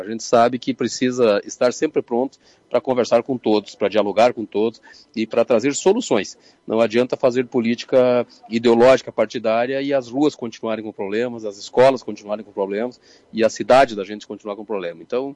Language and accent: Portuguese; Lagoa Vermelha, Rio Grande do Sul, Brazil; aqui na minha querida Lagoa Vermelha, que é a minha terra, onde eu tenho orgulho de manter meu título até hoje.